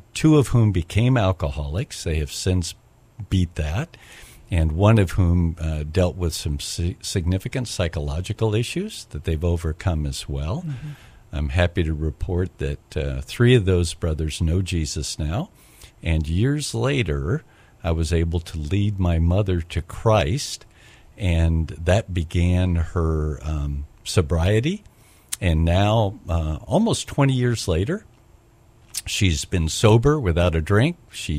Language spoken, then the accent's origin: English; Minnesota, United States; also born or lived in Kansas / Southern California; I was born in Kansas, and because of a rocky family situation, transplanted to Southern California. Family life got even rockier. Mm. My parents split up, and I was basically deposited with my grandparents in a little farming community in Minnesota.